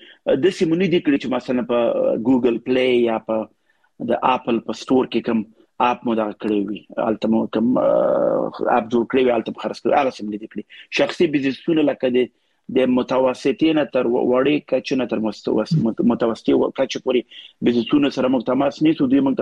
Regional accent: Pakistan; moved away as an adult; also born or lived in Kabul, Afghanistan; now in England, United Kingdom; زه خپل مخ اصلا د کونړ یو مګرم زه بیا په کابل کې زیږیدل یم. بیا د ستالور کال په عمر کې موږ راغلو پاکستان ته. بیا پاکستان کې تقریبا 30 کال کم وخت مول ته خپل تیر کو. بیا غنور سره راغلم انګلستان ته.

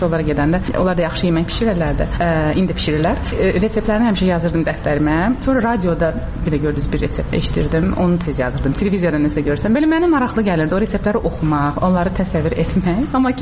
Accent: Baku, Azerbaijan; Burada anadan olmuşam, burada boya başa çatmışam, amma əslimizi soruşursunuzsa, Bakıdan deyilik. Babalarım, nənələrim ordubatlı olub

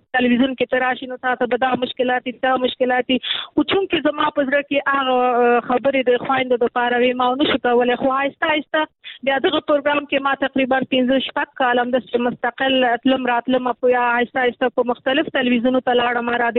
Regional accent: Nangarhar, Afghanistan; زه د ننګرهار یم، ما ویل نور کابل بس دی، نور زه غواړم خپل د ننګرهار د خویندې لپاره کار وکړم. نو دلته زه راغلم

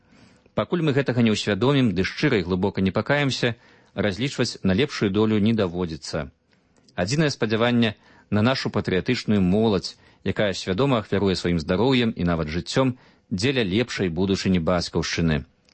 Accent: Grodno Region, Belarus; У маёй роднай вёсцы на Гродзеншчыне апошняе вяселле было 20 год таму, апошняе пахаванне у мінулым месяцы.

